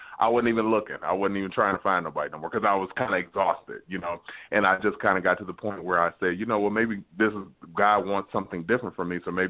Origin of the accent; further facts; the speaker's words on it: Detroit, Michigan, United States; now in California, United States; But when I came to California, cause I'm initially from Detroit